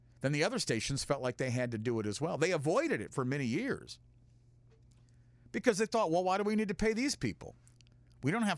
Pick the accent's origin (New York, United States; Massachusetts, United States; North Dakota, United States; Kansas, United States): North Dakota, United States; Minot; I'm originally from Minot, North Dakota.